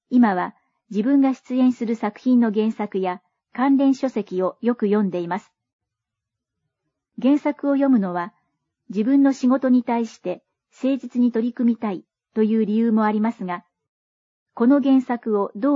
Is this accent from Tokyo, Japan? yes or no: yes; Arakawa, Tokyo, Japan; 生まれ育った荒川区で野外劇をやってみたいと思っています。